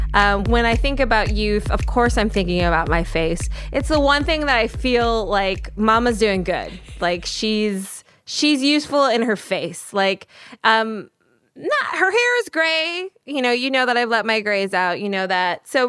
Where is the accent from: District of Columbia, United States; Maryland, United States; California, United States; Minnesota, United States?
Minnesota, United States; Minnesota.